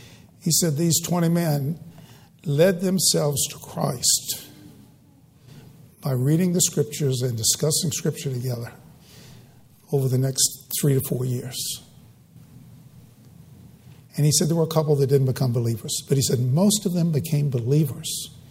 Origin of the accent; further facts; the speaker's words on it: Culpeper, Virginia, United States; Compared to when I was growing up in Culpeper, and there were no really... evangelical churches, any that preach the Word of God.